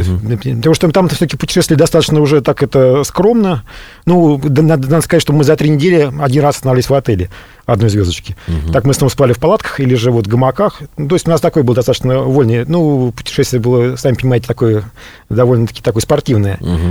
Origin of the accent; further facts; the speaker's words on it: Russia; когда они понимают, что мы из России, отношение менялось кардинально